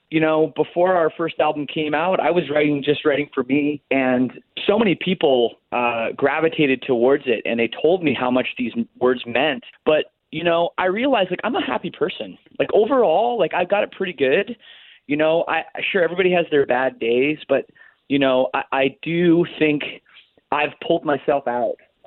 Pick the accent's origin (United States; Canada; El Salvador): Canada; No, I mean, I'm Canadian